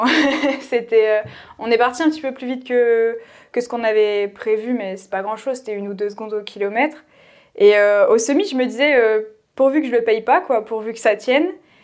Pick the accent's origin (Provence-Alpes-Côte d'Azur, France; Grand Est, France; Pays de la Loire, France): Grand Est, France; now in Lille, France; je suis toujours en train de courir à 25 ans. Alors, j'habite à côté de Lille depuis 5 ans. Je suis originaire des Ardennes.